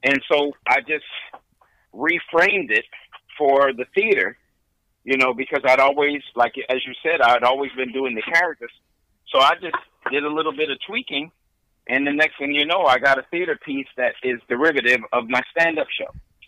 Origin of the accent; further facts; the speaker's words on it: Philadelphia, Pennsylvania, United States; I was from North Philly, and the whole idea was that the characters in my play were gonna be the village that raised me.